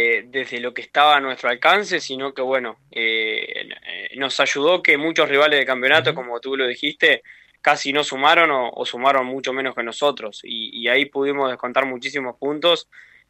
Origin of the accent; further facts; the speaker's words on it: Ombúes de Lavalle, Colonia, Uruguay; now in Montevideo, Uruguay; Estoy en la capital, estoy en Montevideo, estoy instalado acá, en realidad yo soy de Ombúe, pero bueno, por tema de estudios y carrera justamente estoy acá